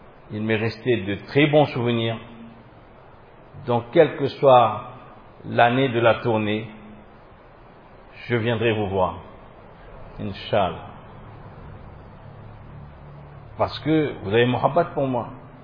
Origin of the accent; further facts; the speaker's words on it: Réunion, France; Je viens d'encore plus loin parce que je viens de La Réunion.